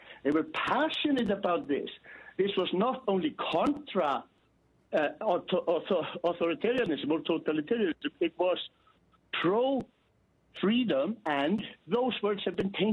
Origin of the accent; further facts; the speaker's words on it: Iceland; because I come from Iceland, and that's not the answer, not the full answer.